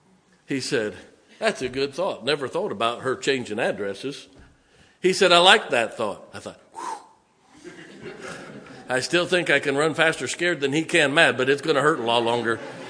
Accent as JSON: {"language": "English", "town": "Canton", "region": "Ohio", "country": "United States", "tie": "born or raised there", "said": "We grew up in Canton, Ohio. We grew up on the southwest side of Canton, between Canton and Massillon."}